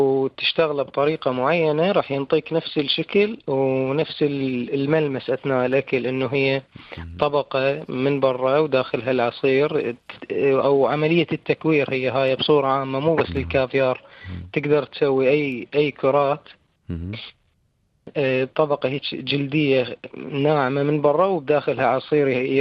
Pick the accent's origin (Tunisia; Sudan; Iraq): Iraq; Najaf, Najaf Governorate; من النجف، عمري 20 سنة